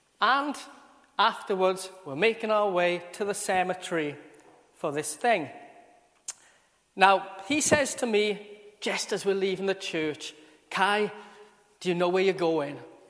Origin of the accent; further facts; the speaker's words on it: Wales, United Kingdom; accent: Welsh; I am a Welshman, and I pretty much conform to every Welsh stereotype that there is. I'm this little fella from the South Wales Valleys, from the great town of Merthyr Tydfil.